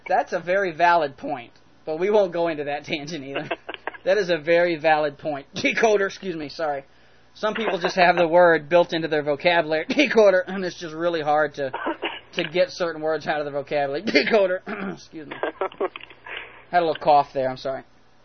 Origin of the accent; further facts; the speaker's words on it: United States; It's really cool to me, as an American, in the United States of America, who doesn't get out much outside of the country. I've been all over the United States, well, the East Coast of the United States.